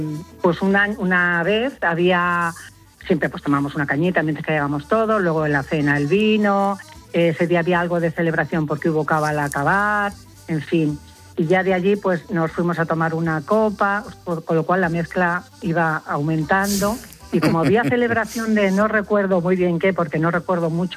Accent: Albacete, Castilla-La Mancha, Spain; now in Cantabria, Spain; Vale, soy una albaceteña que vive en Cantabria.

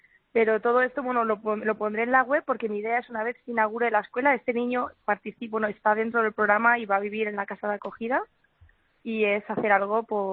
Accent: Barcelona, Catalonia, Spain; que ya vine a Barcelona, que es de donde yo soy.

